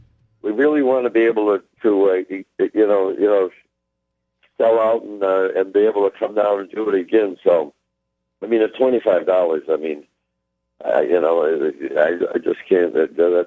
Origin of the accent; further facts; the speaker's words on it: Detroit, Michigan, United States; born there; I was born in Detroit originally.